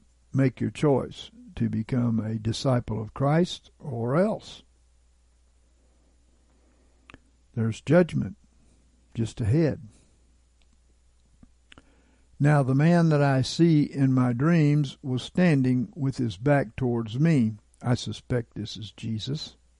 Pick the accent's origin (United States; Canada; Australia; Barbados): United States; Jason, Indiana; So I started walking down the road in the town where I grew up in Jason, Indiana, on South Meridian Street.